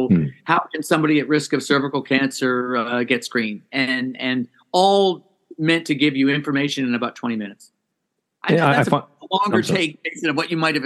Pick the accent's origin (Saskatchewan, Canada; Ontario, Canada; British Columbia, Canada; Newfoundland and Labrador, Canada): Ontario, Canada; Toronto; I'm born and bred in Toronto.